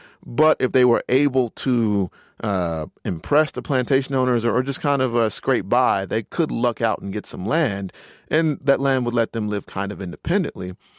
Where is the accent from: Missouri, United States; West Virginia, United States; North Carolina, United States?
North Carolina, United States; I'm from North Carolina